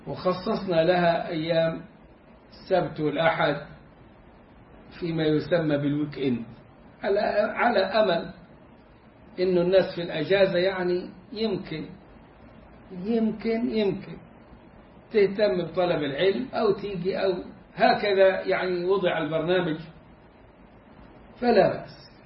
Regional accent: Egypt; إذا كنا إحنا دلوقتي الفجر عندنا في مصر العصر

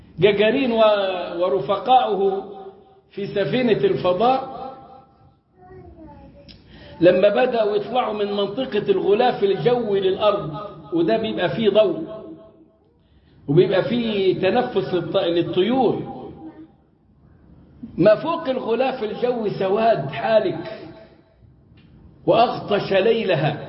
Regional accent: Egypt; أنا كرجل مصري ما بعرفش سكرت بمعنى غلقت

